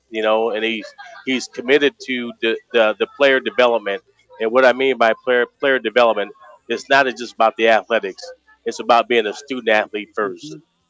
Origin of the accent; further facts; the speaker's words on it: Waterloo, Iowa, United States; yeah, I'm from Waterloo, Iowa.